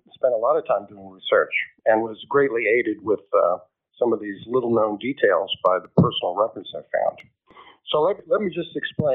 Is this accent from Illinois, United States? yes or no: yes; Quincy, Illinois, United States; First, I was born and raised in Quincy, Illinois, which is a small town on the Mississippi River not far from Mark Twain's Hannibal.